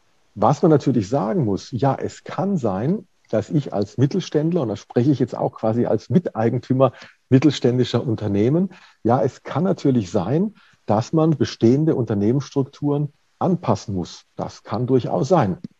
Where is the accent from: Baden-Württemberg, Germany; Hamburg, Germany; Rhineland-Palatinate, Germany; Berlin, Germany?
Baden-Württemberg, Germany; born there; ich komme aus Baden-Württemberg gebürtig